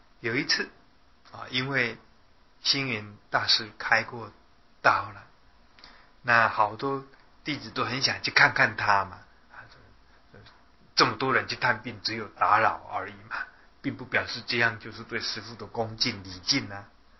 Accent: China; 所以我们中国人讲孝道的意思是说

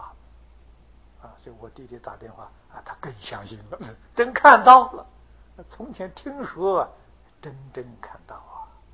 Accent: Taiwan; 那么在大陆上讲人生之苦，的确比我们台湾人容易感受

